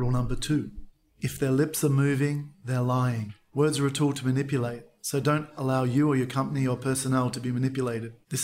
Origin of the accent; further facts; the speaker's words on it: Australia; now in Shenzhen, China; Yeah, I'm Australian, 46 years of age, and I'm an entrepreneur.